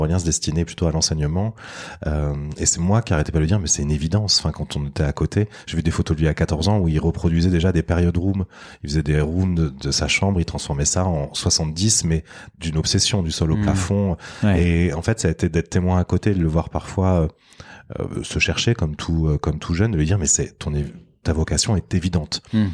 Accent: Bordeaux, Nouvelle-Aquitaine, France; also born or lived in Versailles; Donc moi j'ai grandi un peu, j'ai grandi à Versailles, ensuite on est parti à Bordeaux

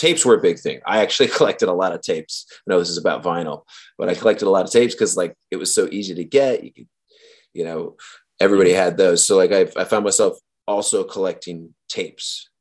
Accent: Bremerton, Washington, United States; So I'm from Bremerton, Washington, which is, it's what, you know, 30, an hour west of Seattle. So it's across the water.

